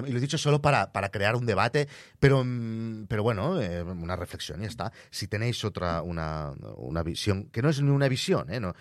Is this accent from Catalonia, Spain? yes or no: yes; Barcelona, Catalonia, Spain; yo porque soy de Barcelona